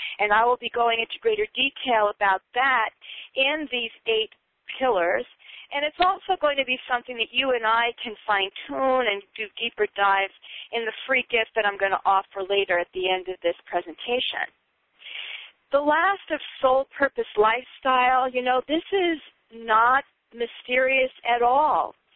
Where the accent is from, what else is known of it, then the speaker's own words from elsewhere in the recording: New York, United States; I am from New York, so you're going to have a little bit of that taste in there as well.